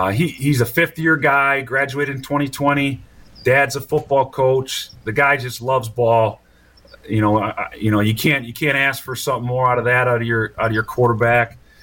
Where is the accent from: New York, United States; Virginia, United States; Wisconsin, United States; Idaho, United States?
Wisconsin, United States; Cambridge; I'm from Cambridge, so I got a lot of love for the local teams here in the state of Wisconsin.